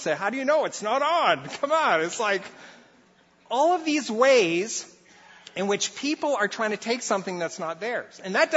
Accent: Brazil; I think probably because I grew up in Brazil

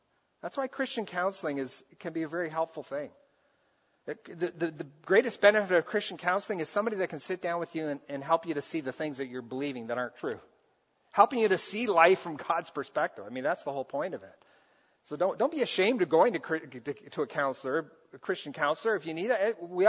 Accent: Brazil; And I grew up in Brazil where it happened. We saw stuff.

